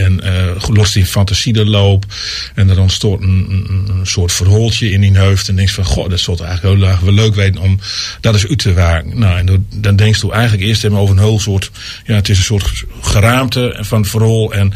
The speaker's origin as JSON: {"language": "Dutch", "town": "Ter Apel", "region": "Groningen", "country": "Netherlands", "said": "Ik kom uit Troppel"}